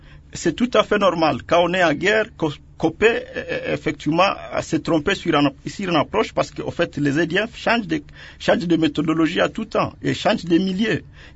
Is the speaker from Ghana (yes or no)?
no; DR Congo; je suis congolais